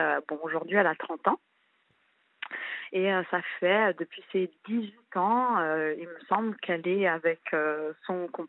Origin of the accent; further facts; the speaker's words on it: Gabon; born there; Nous sommes franco-gabonais. Et moi, j'ai 26 ans aujourd'hui, je suis née au Gabon.